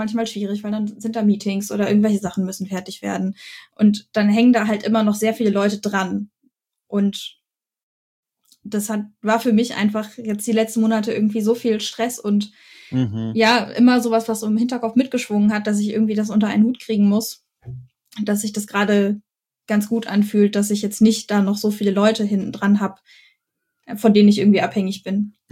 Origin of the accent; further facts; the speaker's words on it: Lower Saxony, Germany; moved away as an adult; Ich komme ja auch nicht von hier. Ich komme aus Niedersachsen und bin zum Studieren hier runtergezogen